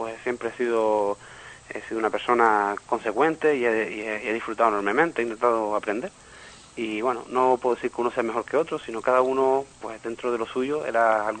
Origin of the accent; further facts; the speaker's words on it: Canary Islands, Spain; pues si yo soy solo un canario aquí, parezco, no sé, una gaviota en un puerto montaña